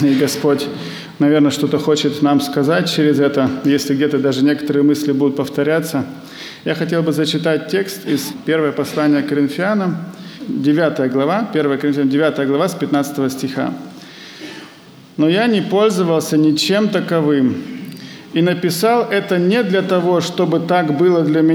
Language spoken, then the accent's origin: Russian; Novokuznetsk, Kemerovo Oblast, Russia; now in Germany; я приехал из Германии. Мы вообще родом с Сибири, Новокузнецк город. В 1983 году мы с родителями переехали на постоянное место жительства в Германию, ну и с тех пор там живу.